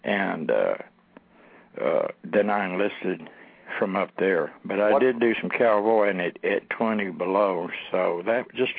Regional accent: Texas, United States; Oh no, I come off a dry land farm and ranch, 56 miles from the surf here.

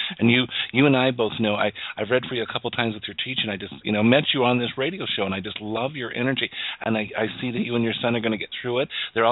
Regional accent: Wyoming, United States; born there; And I come from a very big family, and we were born in a rural area. I was born in Wyoming, and it was fun to get stuff in the mail.

